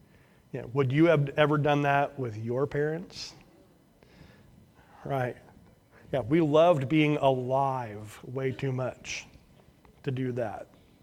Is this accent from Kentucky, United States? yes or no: no; Broadwell, Illinois, United States; also born or lived in Sandpoint, Idaho; I remember as a kid, growing up in Broadwell, Illinois, or even in Sandpoint, Idaho